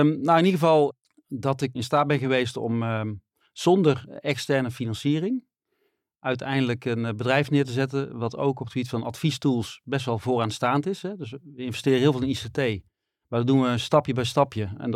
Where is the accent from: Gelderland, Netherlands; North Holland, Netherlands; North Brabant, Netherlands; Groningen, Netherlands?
North Brabant, Netherlands; Best; Ik kom uit Best.